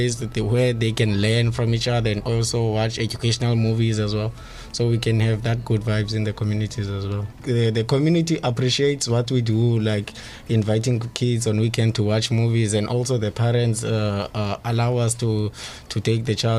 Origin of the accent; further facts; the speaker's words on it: Khayelitsha, Western Cape, South Africa; I'm 25 years old and I'm from Khayelitsha.